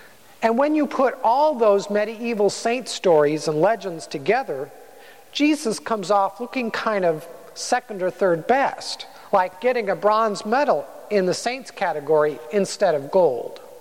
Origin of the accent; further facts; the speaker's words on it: Cupertino, California, United States; One of my favorite whoppers is about the namesake of my hometown, Joseph of Cupertino.